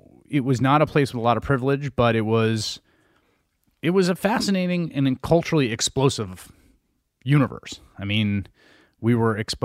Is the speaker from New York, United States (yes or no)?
yes; Bronx, New York, United States; I grew up in the Bronx in the 1980s. My dad was a community organizer, and my mom stayed home with us, and then she did arts and education. So I was like a middle class outer borough kid.